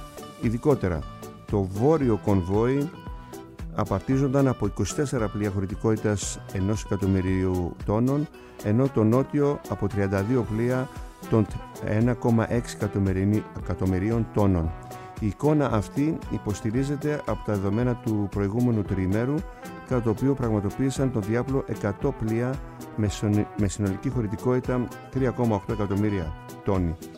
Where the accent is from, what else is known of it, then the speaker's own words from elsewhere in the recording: Kasos, South Aegean, Greece; στην Κάσο, στο νησί μου κάτω εκεί